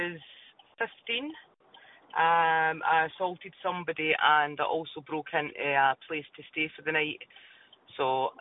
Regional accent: Scotland, United Kingdom; No, I'm Scottish.

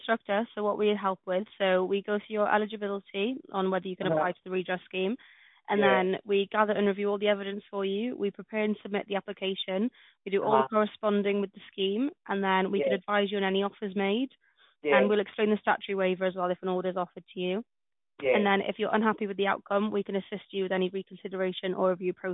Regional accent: Wales, United Kingdom; first language Welsh; English is a second language; I'm Welsh. It's my first language.

